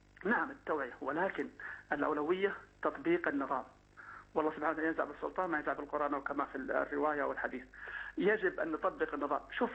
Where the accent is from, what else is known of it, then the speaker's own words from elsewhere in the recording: Saudi Arabia; عندنا في السعودية